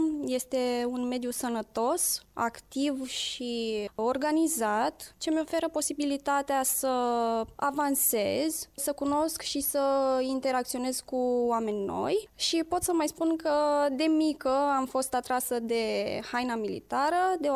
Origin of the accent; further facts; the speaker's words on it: Mozăceni-Vale, Argeș, Romania; Sunt din comuna Bârla, sat Mozăceni-Vale, din Argeș.